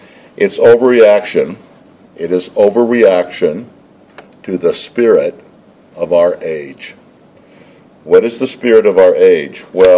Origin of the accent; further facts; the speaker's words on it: United States; So I'm talking as an American, and I originally wrote this sermon for Americans.